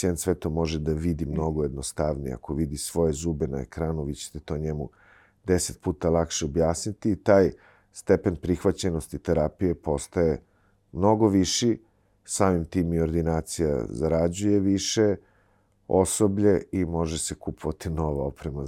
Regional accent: Pristina, Pristina District, Kosovo; moved away as an adult; now in Belgrade, Serbia; Osnovne studije sam završio u Prištini, ja sam rođen u Prištini, tamo sam živeo, završio sve škole i fakultet, nakon čega sam došao u Beograd na specijalizaciju

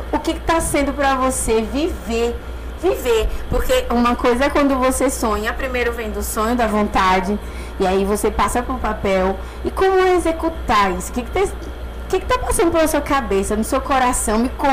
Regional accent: Juazeiro, Bahia, Brazil; Município de Juazeiro, comunidadezinha de Campos, 35 quilômetros da cidade mesmo de Juazeiro.

